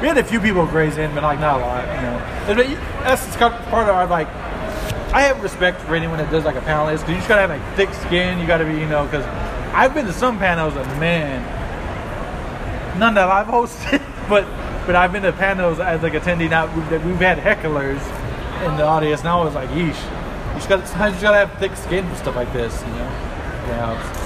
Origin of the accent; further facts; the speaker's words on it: United States; Maybe it's because I'm American.